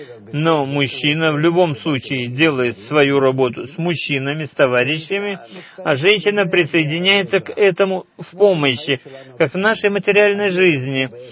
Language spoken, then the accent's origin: Russian; Ashkelon, Southern District, Israel; я из Ашкелона.